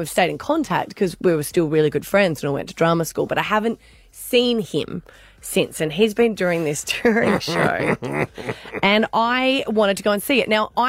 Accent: Adelaide, South Australia, Australia; We were living in Sydney. I'm from Adelaide.

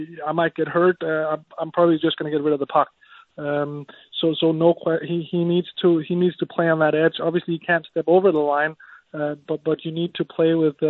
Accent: Denmark; I came over from Denmark

